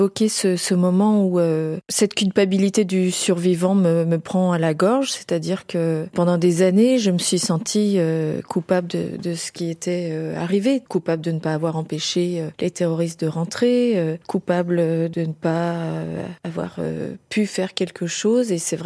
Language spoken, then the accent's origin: French; Auvergne-Rhône-Alpes, France; comme je suis de Haute-Savoie